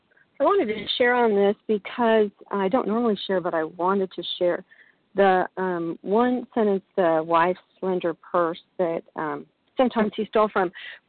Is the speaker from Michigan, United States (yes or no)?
yes; Michigan, United States; I'm from Northern Michigan, and I pass.